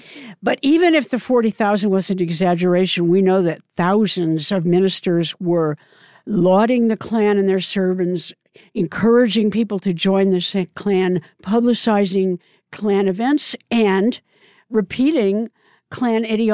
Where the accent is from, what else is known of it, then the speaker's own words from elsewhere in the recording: Oregon, United States; And for example, Oregon, which happens to be my home state